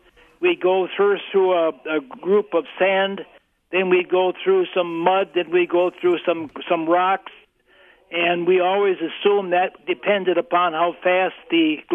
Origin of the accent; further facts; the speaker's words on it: New Auburn, Wisconsin, United States; now in West Allis, United States; I was raised in New Auburn, Wisconsin. It's a rather interesting area.